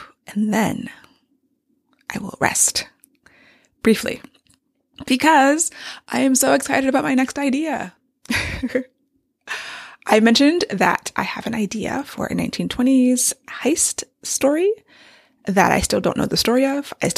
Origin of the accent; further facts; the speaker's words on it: United States; I am American and grew up here and we are familiar with Western things.